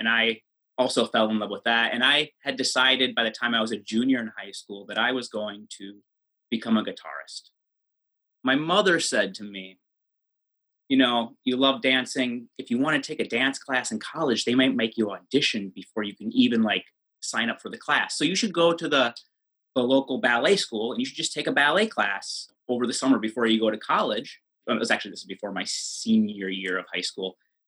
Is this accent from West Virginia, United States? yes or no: no; Green Bay, Wisconsin, United States; But I grew up in Green Bay where, I mean, it's a football town.